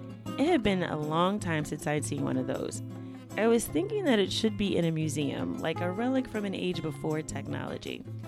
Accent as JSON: {"language": "English", "country": "United States", "accent": "American", "said": "Not much, I responded with my American accent."}